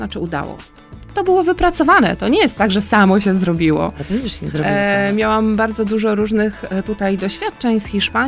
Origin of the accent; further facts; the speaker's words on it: Świętokrzyskie Voivodeship, Poland; przede wszystkim jestem dziewczyną z Gór Świętokrzyskich. Ja zawsze o tym mówię, ze wsi, z Gór Świętokrzyskich, i ja się tego nie wstydzę, wręcz tym się chwalę.